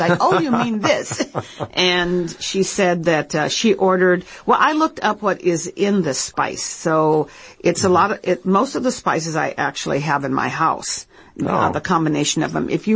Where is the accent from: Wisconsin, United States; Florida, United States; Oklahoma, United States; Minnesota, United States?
Minnesota, United States; And I'm from Minnesota, so really we're smack dab in the middle of it.